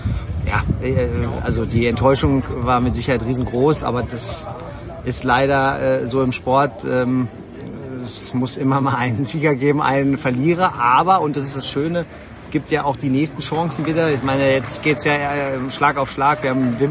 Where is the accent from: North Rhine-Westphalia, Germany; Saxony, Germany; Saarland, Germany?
North Rhine-Westphalia, Germany; Herdecke; Er hat damals in Herdecke gewohnt, meiner Heimatstadt.